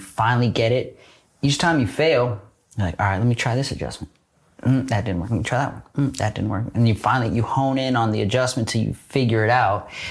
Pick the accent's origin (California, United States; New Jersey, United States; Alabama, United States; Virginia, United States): California, United States; Northridge; I grew up in Northridge, California, about 45 minutes to an hour from where we are right now.